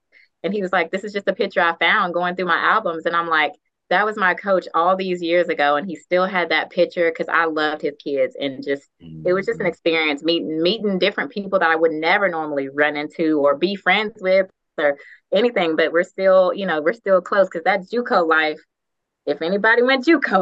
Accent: Houston, Texas, United States; I'm from Houston, Texas. I've never seen snow before.

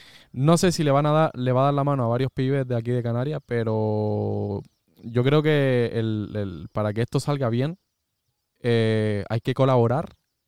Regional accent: Chile; O sea que yo, por ser chileno, podría frontear lo de papi

